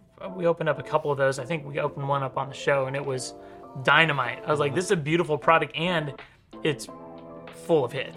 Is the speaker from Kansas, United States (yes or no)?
yes; Topeka, Kansas, United States; I'm a Topeka guy.